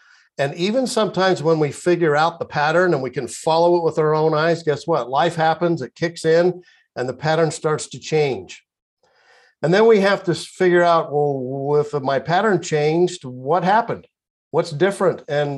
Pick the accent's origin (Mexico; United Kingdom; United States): United States; Utah; now in Arizona, United States; I live in Arizona. I was born and raised and lived in Utah for many, many years. We've been down here a little over a decade in Arizona